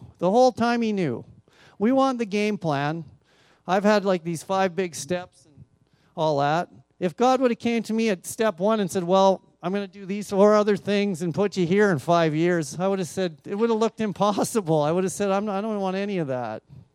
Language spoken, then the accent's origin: English; Red Deer, Alberta, Canada; now in Kamloops, Canada; but I grew up here. So I love Red Deer, right? I got lots of people I love here. This is my hometown.